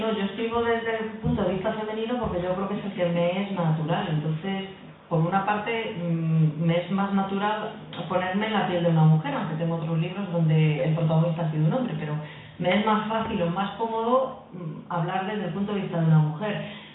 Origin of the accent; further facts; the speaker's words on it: Aranjuez, Community of Madrid, Spain; Yo que soy de Aranjuez